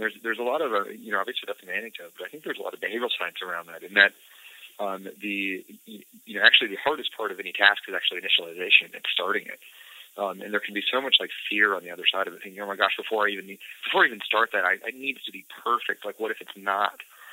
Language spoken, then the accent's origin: English; Colorado Springs, Colorado, United States; And then I grew up in Colorado Springs, which is, it's a sizable city, but not the largest.